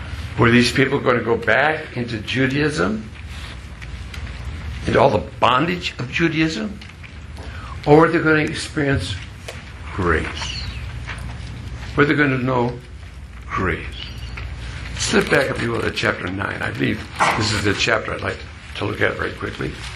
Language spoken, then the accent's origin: English; Minnesota, United States; Now, some of you may remember I came from Minnesota.